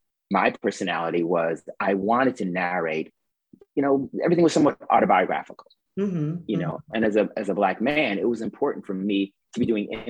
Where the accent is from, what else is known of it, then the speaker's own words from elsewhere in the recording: Boston, Massachusetts, United States; You know, we grew up in Boston during the Civil Rights Movement.